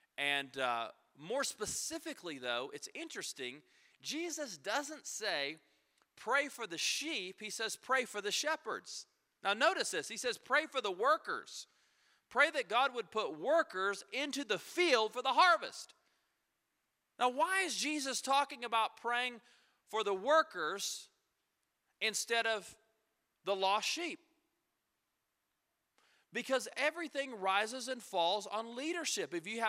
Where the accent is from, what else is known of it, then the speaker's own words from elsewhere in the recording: United States; I'm from America, you know, and of course, in Siberia, they're like, who is this guy?